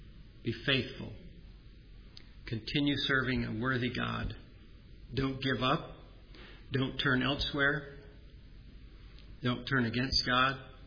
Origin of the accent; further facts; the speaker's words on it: New Berlin, New York, United States; Growing up in New Berlin, New York, testimony time on Sunday nights